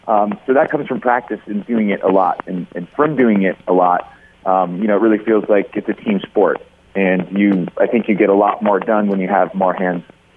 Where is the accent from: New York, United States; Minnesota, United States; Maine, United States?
Maine, United States; The name of the band comes from an actual bronze-colored radio that I listened to growing up in Maine. My dad is an artist there